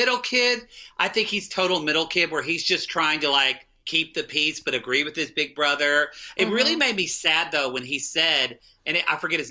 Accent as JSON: {"language": "English", "region": "Oklahoma", "country": "United States", "said": "I'm from Oklahoma, so I don't know."}